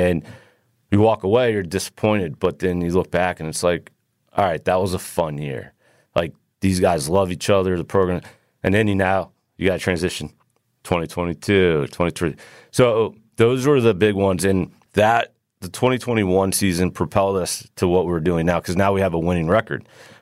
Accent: Florida, United States; I grew up in Florida, right outside of Tampa. So it was baseball all the time.

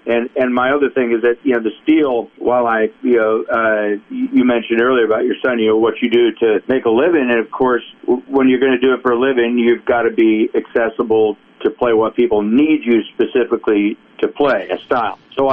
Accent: Lansing, Michigan, United States; also born or lived in Detroit area; We relocated to the Detroit area because I was originally from Lansing, Michigan.

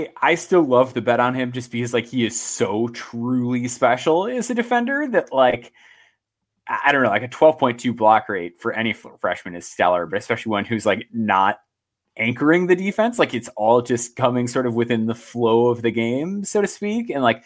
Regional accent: Illinois, United States; growing up in Chicagoland, the Bulls signed him

